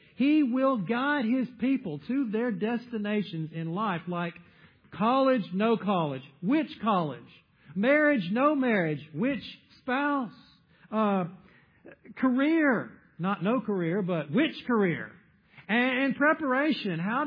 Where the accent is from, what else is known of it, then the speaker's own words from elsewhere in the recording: South Carolina, United States; now in Wisconsin, United States; as a teenager growing up in South Carolina, could I have imagined that the pathway that God had for me would involve a time that would lead me north to this state of Wisconsin?